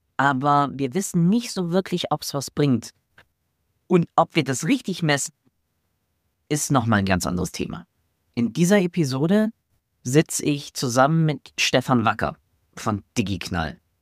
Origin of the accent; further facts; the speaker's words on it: Germany; was mir zu der Zeit als Deutscher in Österreich nicht bewusst war.